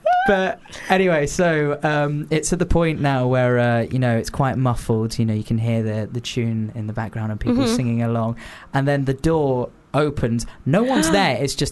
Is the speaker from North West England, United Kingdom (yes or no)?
no; South West England, United Kingdom; because I come from Devon